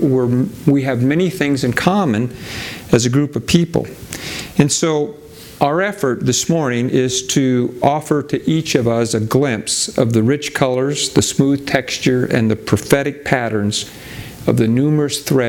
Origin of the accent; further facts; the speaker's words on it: California, United States; I grew up in California, where you find the giant redwood trees